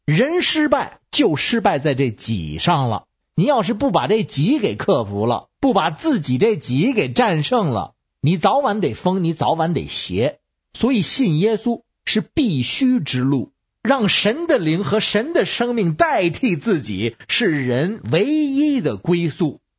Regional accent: Beijing, China; 好，我是北京的

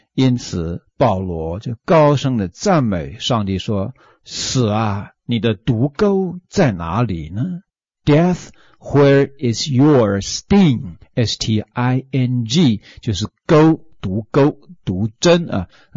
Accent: China; 我们中国人说由爱生恨

